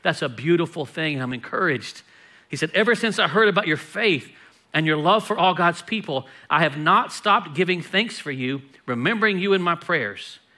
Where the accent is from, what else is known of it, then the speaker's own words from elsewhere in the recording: Texas, United States; And so I'm from Texas, I'm from the South, and there is no better link in my mind than biscuits to gravy.